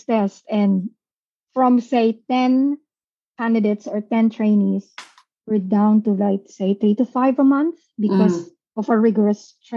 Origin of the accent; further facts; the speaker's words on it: Philippines; So because I'm from the Philippines, I know what to ask questions.